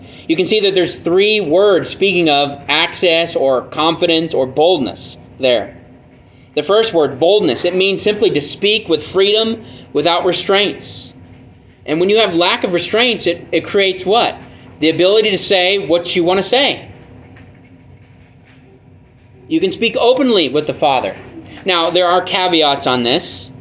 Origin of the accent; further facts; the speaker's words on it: California, United States; Now, I know I'm biased because we're from California, but we're right.